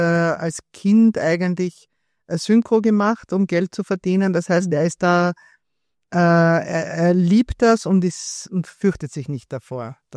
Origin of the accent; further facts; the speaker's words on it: Vienna, Austria; accent: Viennese; Also mein einziger Dialekt, den ich so kann, ist Wienerisch.